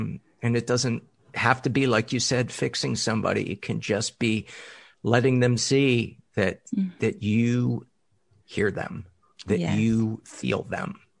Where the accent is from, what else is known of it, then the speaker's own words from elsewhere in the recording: Midwest, United States; Well, as a Midwesterner, I can tell you, look for shine.